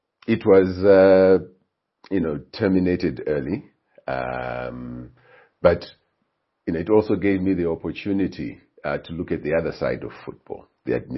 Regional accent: Highfield, Harare, Zimbabwe; I was born in Highfield, grew up in Highfield.

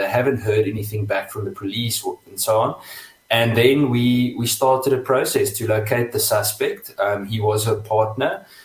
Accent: Kempton Park, Gauteng, South Africa; also born or lived in England; I come from a very normal Afrikaans family, grew up in Kempton Park. We actually moved to England for 6 years, and for my father's work when I was still in school

